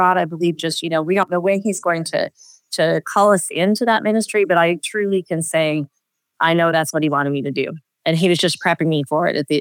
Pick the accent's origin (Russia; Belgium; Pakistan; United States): United States; New Mexico; And I'm telling her I'm from New Mexico.